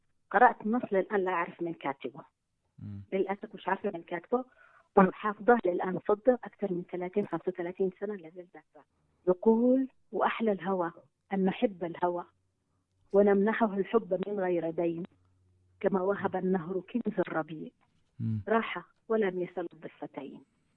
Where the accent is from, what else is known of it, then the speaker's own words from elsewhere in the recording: Aden, Yemen; أنا نشأت في مجتمع في عدن في ذلك الوقت حركة ثقافية، احترام للوقت، احترام للمواعيد.